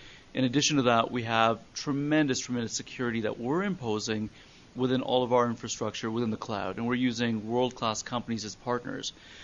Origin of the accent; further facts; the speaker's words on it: Canada; You know, as a Canadian and as a Canadian company